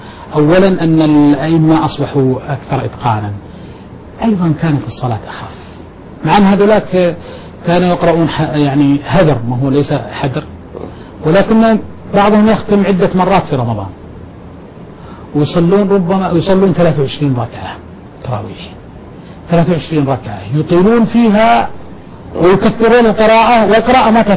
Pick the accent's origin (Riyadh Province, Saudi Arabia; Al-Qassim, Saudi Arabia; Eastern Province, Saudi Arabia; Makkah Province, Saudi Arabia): Al-Qassim, Saudi Arabia; Buraydah; في بريدة وفي أيضا قرية لنا قريبة من